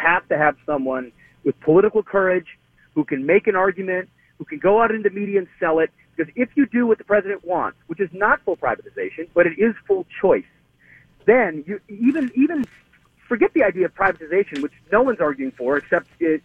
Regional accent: Forest Lake, Minnesota, United States; the guys that go to the Legion or the VFW in Forest Lake, Minnesota, my hometown.

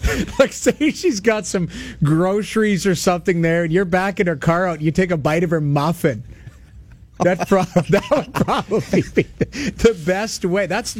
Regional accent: Alberta, Canada; I grew up in Alberta, okay? I used to drive from Lethbridge to Edmonton every weekend.

